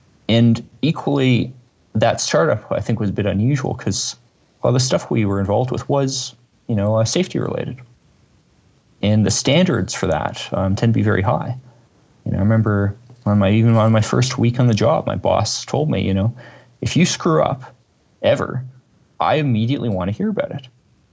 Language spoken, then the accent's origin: English; Toronto, Ontario, Canada; born or raised there